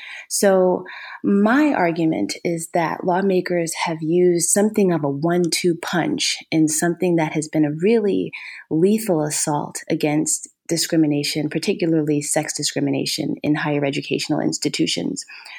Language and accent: English; Ohio, United States; And I'm originally from Ohio.